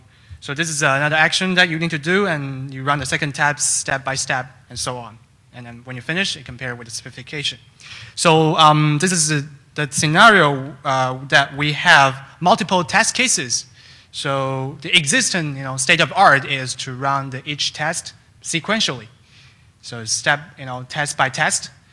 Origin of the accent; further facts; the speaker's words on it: Toronto, Ontario, Canada; Hi everyone … I'm from Toronto.